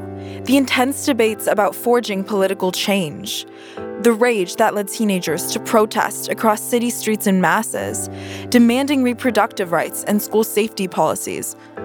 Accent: San Francisco, California, United States; Then, they post selfies in my hometown of San Francisco, protesting against the Supreme Court's decision to limit reproductive rights.

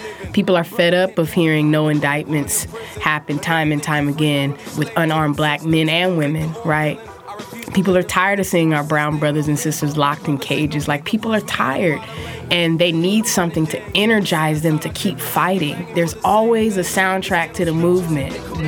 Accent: San Francisco, California, United States; I am from San Francisco, California, representing Filmo.

